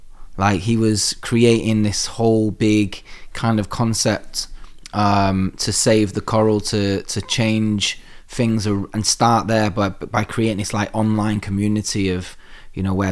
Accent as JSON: {"language": "English", "town": "Salford", "region": "North West England", "country": "United Kingdom", "tie": "born or raised there", "said": "I used to live in Salford. Like, I grew up in Low Broughton in Salford on Low Broughton Road."}